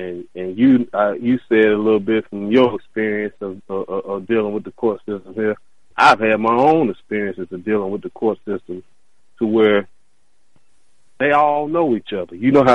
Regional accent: Dallas, North Carolina, United States; Yes, I did. I'm from Dallas.

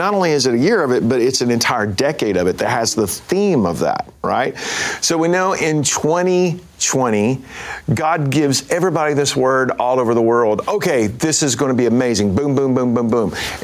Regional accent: Texas, United States; I'm from Texas, so I like to say the whole enchilada.

